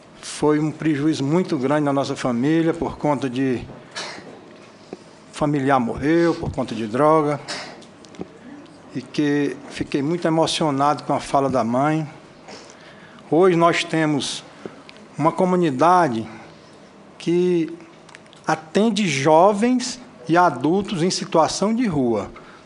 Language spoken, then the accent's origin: Portuguese; Ceará, Brazil; sou do estado do Ceará.